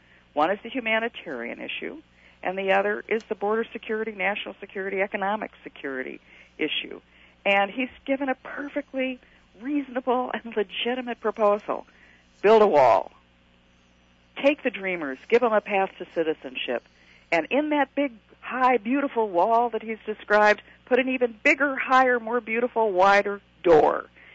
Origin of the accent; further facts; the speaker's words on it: New York, United States; I mean, to the rest of the country, and I'm not a Washington person. I'm a New Yorker